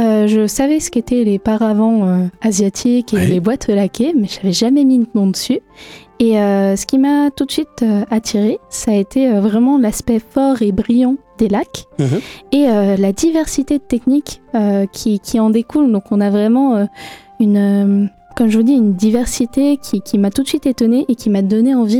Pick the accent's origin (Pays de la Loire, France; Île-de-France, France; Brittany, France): Pays de la Loire, France; Le Mans; Alors moi je suis originaire du Mans. Donc une pure Mancelle.